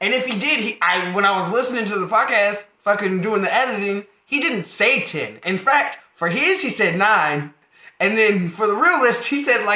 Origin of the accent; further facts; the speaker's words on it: Detroit, Michigan, United States; Growing up in Detroit, a bunch of people like that. That's common. I had one of those when I was a kid.